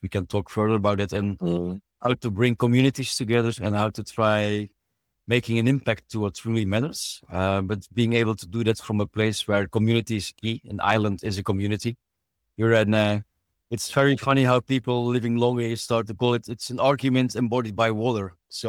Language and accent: English; Belgium; now in Canada; I'm originally from Belgium. So … is a Belgian little Asterix and Obelix guy that only moved over to Canada now about 8 years ago.